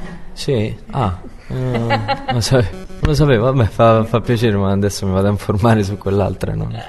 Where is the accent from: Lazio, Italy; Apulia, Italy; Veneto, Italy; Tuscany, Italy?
Lazio, Italy; Rome; sono cresciuto a Roma